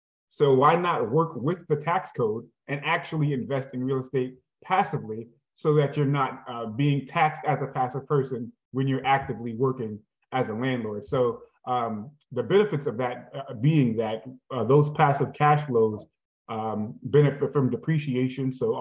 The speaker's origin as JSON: {"language": "English", "region": "New York", "country": "United States", "tie": "born or raised there", "said": "I'm actually from Hollis, Queens, New York. Grew up right off of Hollis Avenue."}